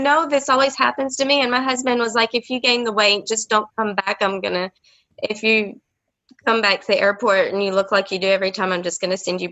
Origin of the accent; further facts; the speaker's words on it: Nashville, Tennessee, United States; moved away as an adult; now in France; Yeah, I'm from Nashville, and I've been in France for like 25 years.